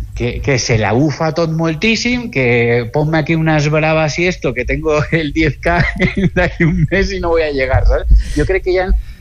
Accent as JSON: {"language": "Catalan", "town": "Tarragona", "region": "Catalonia", "country": "Spain", "said": "els que som d'aquí, jo que soc de Tarragona"}